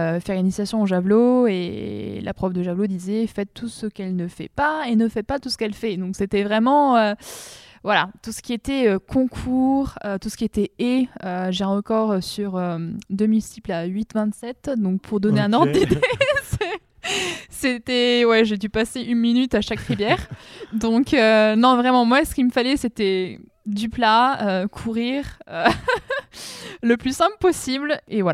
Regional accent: Limoges, Nouvelle-Aquitaine, France; je suis de Limoges originairement

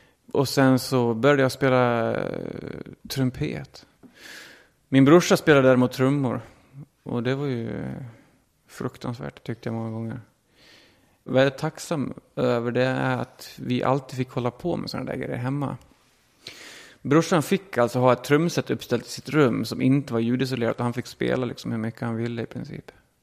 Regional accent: Kvarnsveden, Dalarna County, Sweden; Alltid funnits otroligt mycket musik hemma i Kvarnsveden.

